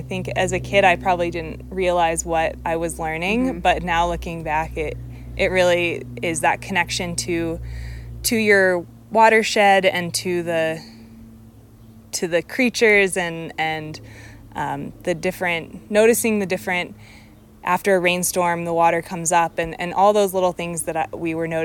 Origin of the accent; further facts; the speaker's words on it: Kansas, United States; Yeah, I think, so I grew up in Kansas, and so the rivers there are definitely a lot different than the rivers here.